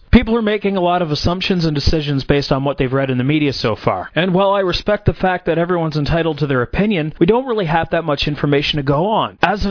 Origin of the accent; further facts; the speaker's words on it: Kingston, Ontario, Canada; a talented young cat from my hometown of Kingston, Ontario.